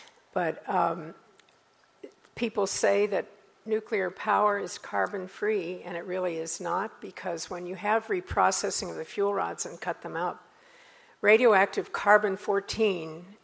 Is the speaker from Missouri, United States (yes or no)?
yes; St. Louis, Missouri, United States; I'm from St. Louis.